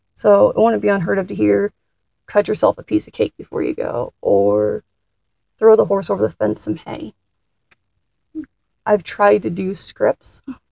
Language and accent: English; Pennsylvania, United States; Where I was born and raised is in northeastern Pennsylvania. We're right above the Anthracite dialect region. So we have some of that influence.